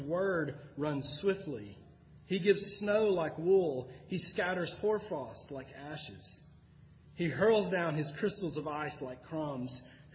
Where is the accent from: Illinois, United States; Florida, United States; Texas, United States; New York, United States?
Texas, United States; Tyler; I grew up here in Tyler, lived here my whole life. I was a third generation Tylerite